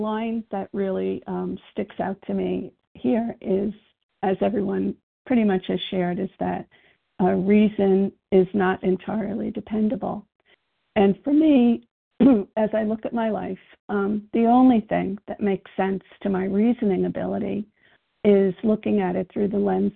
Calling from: Virginia, United States; recovering compulsive overeater, calling from Virginia.

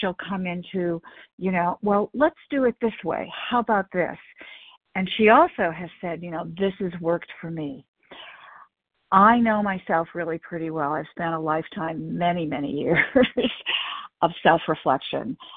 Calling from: New Mexico, United States; Oh, I'm sorry, from New Mexico.

